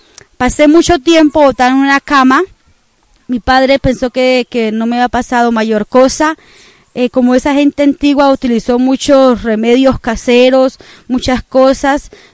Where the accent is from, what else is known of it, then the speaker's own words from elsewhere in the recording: Bucaramanga, Santander, Colombia; soy santandereana, nací en la ciudad hermosa de Bucaramanga, en Colombia, en la ciudad de Los Parques, y a la edad de 11 años conocí al Señor Jesucristo